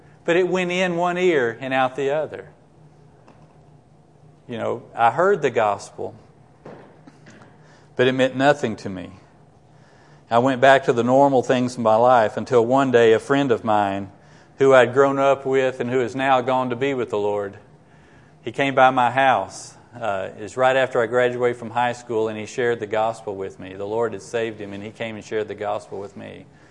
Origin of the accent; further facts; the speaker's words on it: Dallas, Texas, United States; growing up in the South, I grew up in Dallas. I wasn't raised in a Christian home.